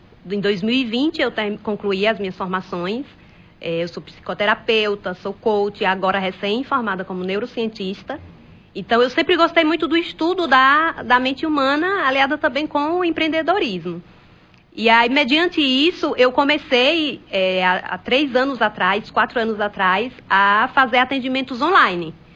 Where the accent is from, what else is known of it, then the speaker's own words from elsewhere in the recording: Brejo Grande, Bahia, Brazil; em Brejo Grande, sou nascida e criada de Brejo Grande. Então, tudo começou em Brejo Grande.